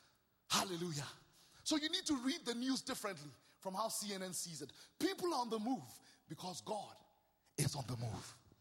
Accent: Ghana; I come from Ghana, West Africa.

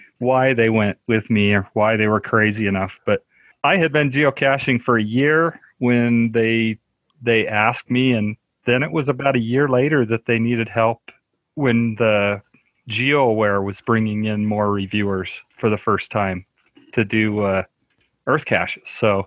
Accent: Utah, United States; I'm from Utah

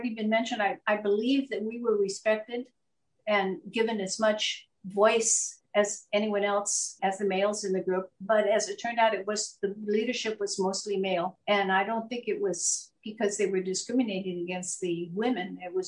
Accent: Los Angeles, California, United States; I felt discriminated against, but never in my hometown of Los Angeles or as I was going to college, junior college or state college or university, UC Berkeley or UC Davis.

